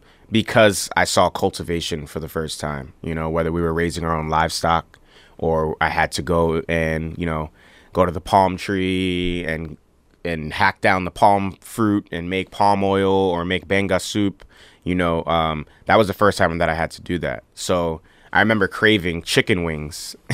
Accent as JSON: {"language": "English", "town": "Bronx", "region": "New York", "country": "United States", "tie": "born or raised there", "said": "which is easy to do, you know, growing up in New York City, South Bronx especially."}